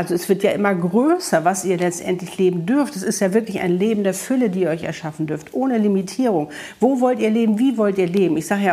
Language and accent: German; Hamburg, Germany; now in Cape Town, South Africa; ich habe mein geliebtes Kapstadt verlassen. Okay, Hamburg ist meine Heimatstadt und wunderschön